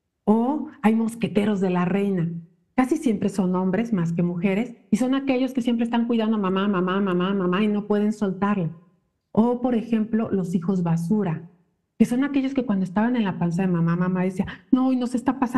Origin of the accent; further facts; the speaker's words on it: Mexico City, Mexico; born there; No, nací en Ciudad de México, pero yo me siento zacatecana.